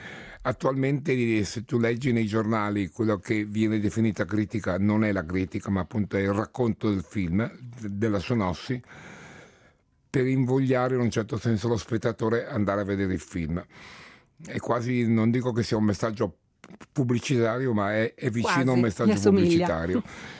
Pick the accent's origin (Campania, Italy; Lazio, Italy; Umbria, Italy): Campania, Italy; Naples; born there; io di nascita sono napoletano, quindi ho il secondo legame forte con il meridione è Napoli oltre la Sicilia.